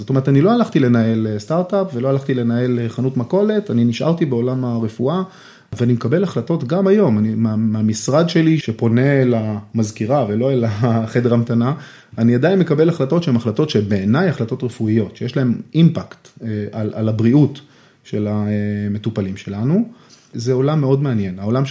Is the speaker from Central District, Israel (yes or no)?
yes; Yehud, Central District, Israel; בעצם מגיל אפס, גדלתי ביהוד. תיכון מקיף יהוד, זה היה התיכון של אמא שלי